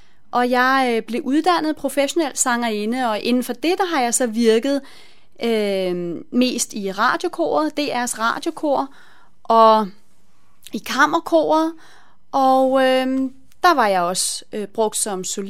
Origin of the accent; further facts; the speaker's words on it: Copenhagen, Capital Region of Denmark, Denmark; Ja, jeg er opvokset i København